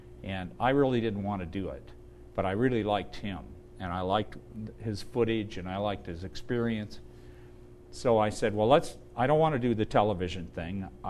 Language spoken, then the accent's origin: English; Canada; people who didn't like what I said were just like attacking me from on personal levels about, well, being a Canadian